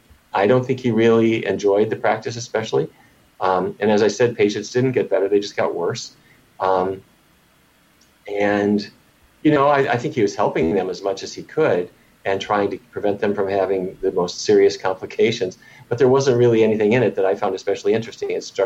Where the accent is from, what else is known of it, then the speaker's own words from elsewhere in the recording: Fargo, North Dakota, United States; However, I grew up in Fargo, North Dakota